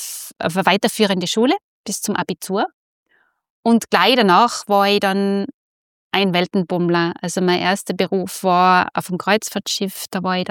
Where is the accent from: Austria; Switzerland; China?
Austria; Salzburg; now in Innsbruck, Austria; Und da hat es mich immer mehr nach Hause gezogen in die Berge. Und deshalb bin ich aufgewachsen im Salzburger Land und bin dann nach Innsbruck